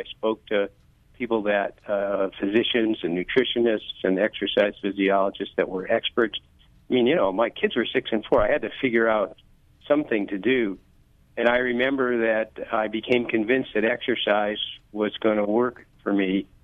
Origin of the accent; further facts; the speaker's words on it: Connecticut, United States; I grew up in Connecticut, so I was subject to secondary smoke.